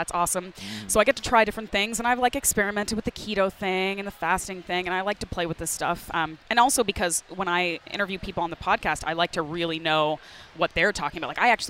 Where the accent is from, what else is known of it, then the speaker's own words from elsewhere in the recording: Canada; So I always use that kind of in because I'm Canadian too.